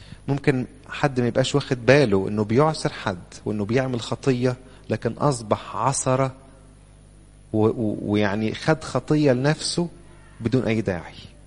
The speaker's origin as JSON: {"language": "Arabic", "country": "Egypt", "said": "إحنا عندنا في مصر عموما والسيدات خصوصا عموما يعني يحبوا قوي الكلام"}